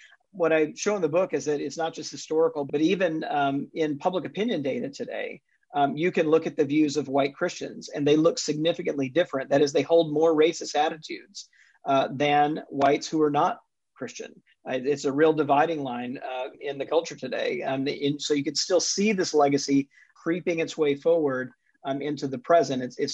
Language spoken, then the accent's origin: English; Jackson, Mississippi, United States; born or raised there